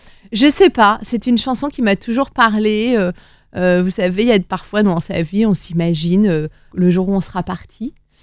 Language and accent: French; Nantes, Pays de la Loire, France; moved away as an adult; now in Paris, France; Alors j'ai grandi à Nantes, et j'ai vécu à Nantes jusqu'à l'âge de 18 ans, où je suis arrivée à Paris pour me présenter à l'élection de Miss France, et puis ensuite j'ai jamais quitté Paris depuis.